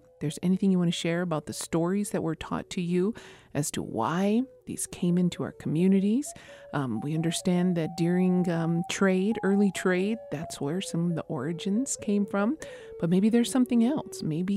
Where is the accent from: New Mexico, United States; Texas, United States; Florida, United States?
New Mexico, United States; Isleta Pueblo; from Mesleta Pueblo